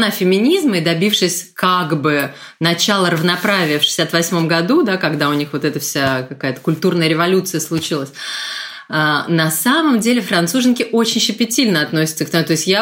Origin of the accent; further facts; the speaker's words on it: Moscow, Russia; now in Paris, France; я выросла в Москве, да, Москва, конечно, город довольно, это не очень представительный для России город, наверное, мир в себе, да, но он все-таки близок к Европе